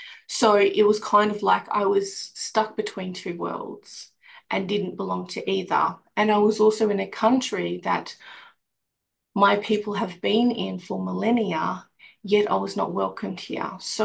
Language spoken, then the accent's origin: English; Australia; But growing up in Australia as an identifying Aboriginal girl and woman, for me, it was very, very difficult.